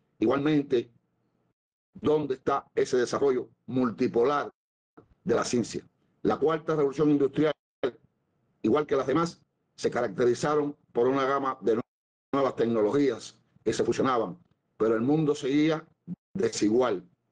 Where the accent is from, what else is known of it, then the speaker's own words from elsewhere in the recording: Cuba; Soy cubano y ante todo abogo un mundo multipolar solidario.